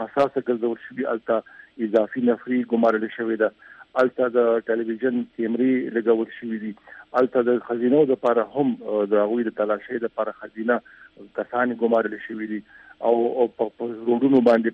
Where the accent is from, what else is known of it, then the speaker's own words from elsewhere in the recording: Khyber Pakhtunkhwa, Pakistan; زما خو تعلق کوم کې خیبر سره دی، نو زه اوس په خیبر کې یم